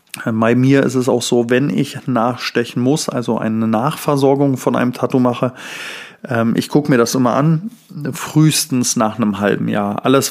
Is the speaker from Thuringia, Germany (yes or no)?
yes; Thuringia, Germany; Salzwasser kenne ich noch als Kind. Ich komme aus Thüringen, aus einem Sohlebad-Kurort